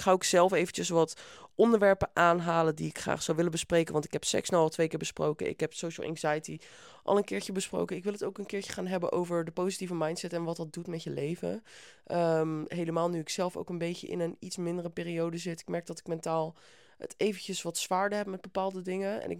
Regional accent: Etten-Leur, North Brabant, Netherlands; Ik kom uit Etten-Leur. Ja, dat is bij Breda, dat is helemaal in het zuiden.

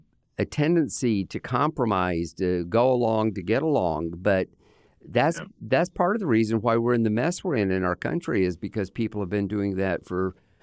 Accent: Lakeland, Florida, United States; but I grew up in Lakeland, which is not too far from you. And my father was a professor at Southeastern University.

